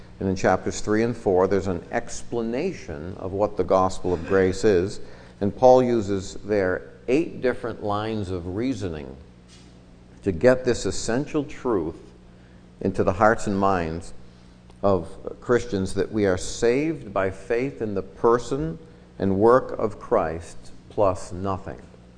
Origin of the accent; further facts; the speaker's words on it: West Brookfield, Massachusetts, United States; now in Belchertown, United States; I was brought up in West Brookfield, Massachusetts, and I now live in Belchertown. So I'm from the area, not a stranger, an outsider.